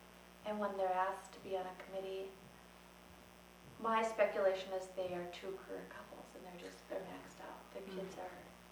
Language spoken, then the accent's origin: English; Chippewa Falls, Wisconsin, United States; Well, I'm from Chippewa Falls, Wisconsin. That's 90 miles east of the Twin Cities.